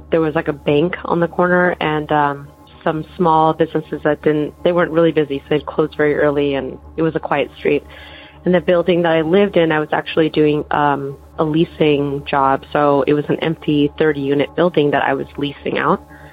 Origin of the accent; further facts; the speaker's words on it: Los Angeles, California, United States; I'm from Los Angeles, California.